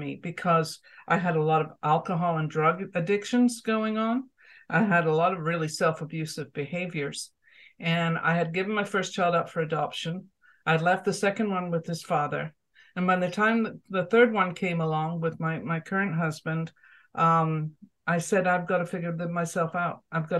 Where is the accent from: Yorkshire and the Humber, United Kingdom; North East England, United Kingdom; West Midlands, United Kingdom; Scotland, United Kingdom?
Scotland, United Kingdom; Edinburgh; born there; connect once more with my homeland, because as you know, I was born in Edinburgh.